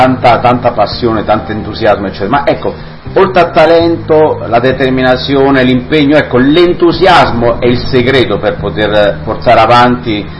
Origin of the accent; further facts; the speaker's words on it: Molise, Italy; perché io sono molisano, quindi è giusto ricordarlo